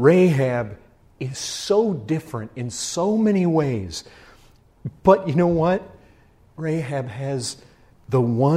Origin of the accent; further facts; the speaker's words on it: Michigan, United States; I grew up in Michigan